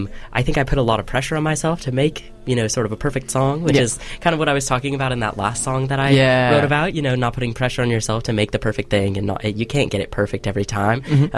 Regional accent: New Mexico, United States; I'm from New Mexico, and so there's a great punk scene there.

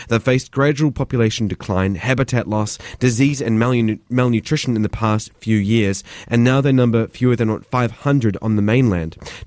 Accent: Invercargill, Southland, New Zealand; me too. I'm from Invercargill.

